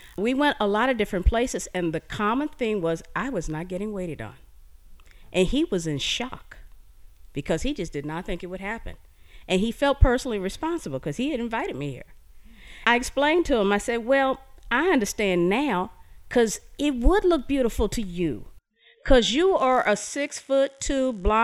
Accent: Midwest, United States; I grew up in the Midwest. I did not grow up in the South, but I knew what segregation was all about.

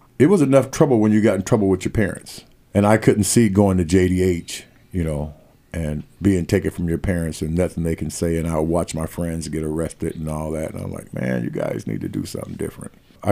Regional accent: Portland, Oregon, United States; I was born and raised in Portland. Went to school here, Mighty Marshall Minutemen.

